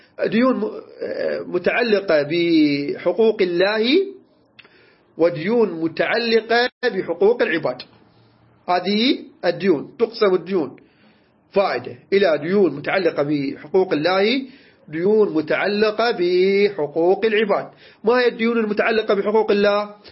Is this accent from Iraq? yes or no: yes; Iraq